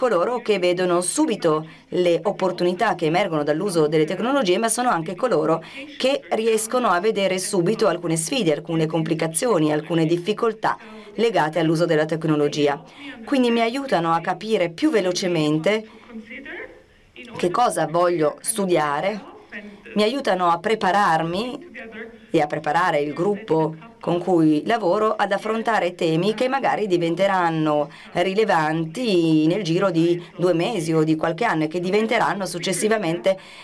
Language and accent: Italian; Colombia; now in United States; Sono cresciuta in Colombia, in America Latina, così vi do un po' di background, poi ho studiato in Svizzera, io sono una psicologa di formazione e lavoro e vivo negli Stati Uniti ormai da lungo tempo.